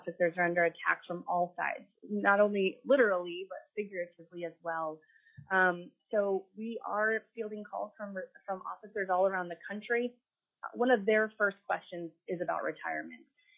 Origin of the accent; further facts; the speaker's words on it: Alaska, United States; I've born and raised in Alaska